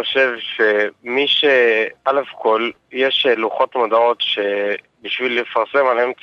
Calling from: Bnei Brak, Tel Aviv District, Israel; אני מבני ברק.

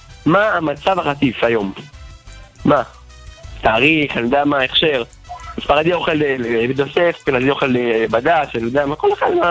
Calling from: Bnei Brak, Tel Aviv District, Israel

